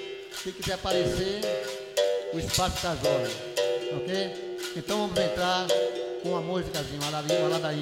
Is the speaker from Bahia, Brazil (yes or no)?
yes; Muritiba, Bahia, Brazil; now in Salvador, Brazil; Sou de Muritiba. Eu vim de Muritiba para Salvador.